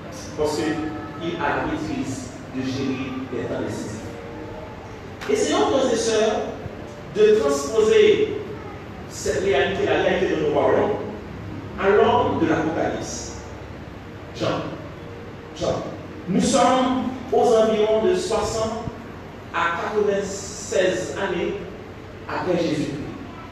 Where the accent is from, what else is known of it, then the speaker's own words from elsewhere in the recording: Haiti; la situation dans laquelle nous vivons aujourd'hui en tant qu'haïtien